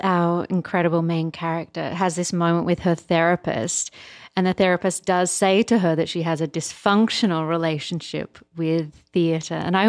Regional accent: Australia; I want to talk about this one particular line that as an Australian really struck me.

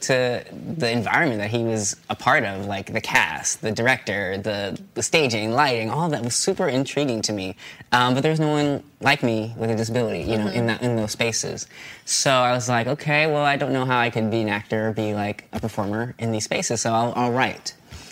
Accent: Alameda, California, United States; is a kid from the Bay Area, East Bay, born and raised in Alameda, California, in super quaint little seaside hovel town

